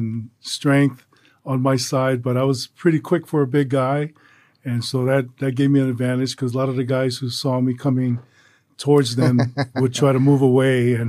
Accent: Hawaii, United States; I grew up in Kuhio Park Terrace, which is one of the low-income housings here in Hawaii, the biggest one in Hawaii.

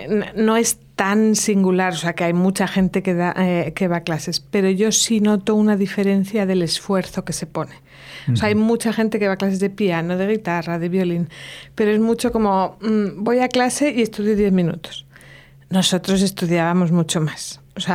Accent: Arenas de San Pedro, Castile and León, Spain; yo me crié en Arenas de San Pedro, en Ávila. Era un pueblo, es un pueblo pequeño, que son 7.000 habitantes

